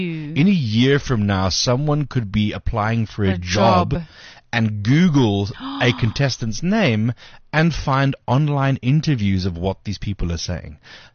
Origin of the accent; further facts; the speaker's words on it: Benoni, Gauteng, South Africa; And I'm from Benoni.